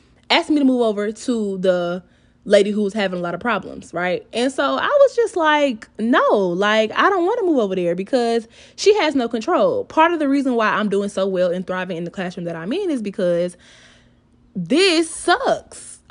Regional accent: Decatur, Georgia, United States; now in Kansas City, United States; I am still in the adjustment phases of living here in Kansas City, Missouri. If you are unaware, I am from Decatur, Georgia. So that is a city in the metropolitan area of Atlanta, just to be specific

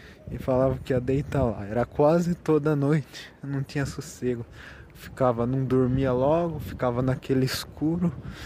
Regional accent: Sorocaba, São Paulo, Brazil; born there; Eu nunca morei no sítio. Eu nasci em Sorocaba, na cidade

